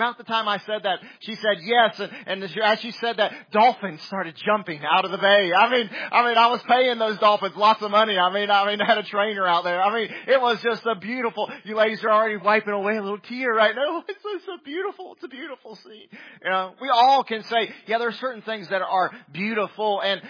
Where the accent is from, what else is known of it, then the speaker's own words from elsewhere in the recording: the South, United States; accent: southern; I know my southern accent doth betray me.